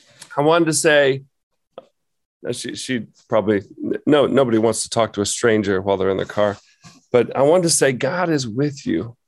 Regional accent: Illinois, United States; you know, my home state of Illinois

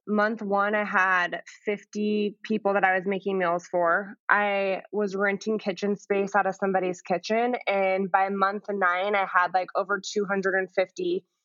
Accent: Las Vegas, Nevada, United States; I was born and raised in Las Vegas.

